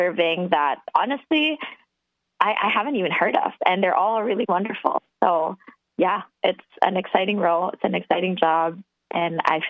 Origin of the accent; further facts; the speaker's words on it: Philippines; now in Vancouver, Canada; coming from Philippines, I came from the Philippines, which is super tropical. I came here in Vancouver as a young person.